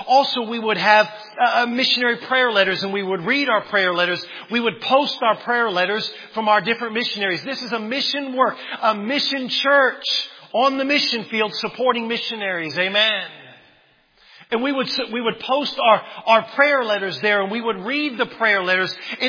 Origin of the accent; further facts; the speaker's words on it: Washington, District of Columbia, United States; I grew up driving on the Beltway.